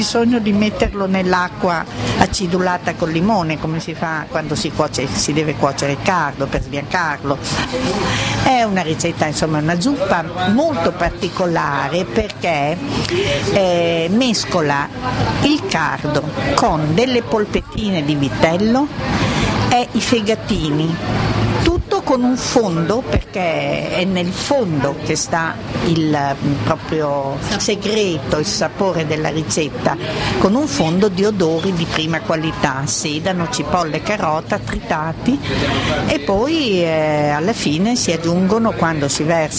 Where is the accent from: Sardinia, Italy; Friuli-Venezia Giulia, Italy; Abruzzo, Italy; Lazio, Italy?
Abruzzo, Italy; Io vengo dall'Abruzzo e quindi la mia ricetta è una ricetta abruzzese.